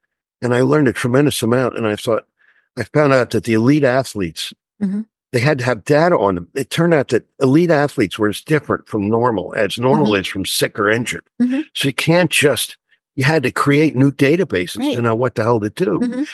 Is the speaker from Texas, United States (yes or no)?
no; Philadelphia, Pennsylvania, United States; Anyway, that's where I went. And because I was from Philadelphia.